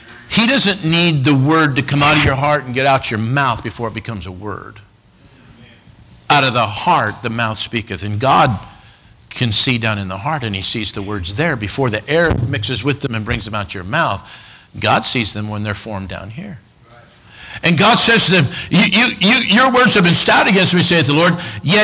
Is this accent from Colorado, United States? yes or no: no; Cody, Wyoming, United States; I grew up in Cody, Wyoming, and we drive down the road, and if we see somebody, which could be a rare event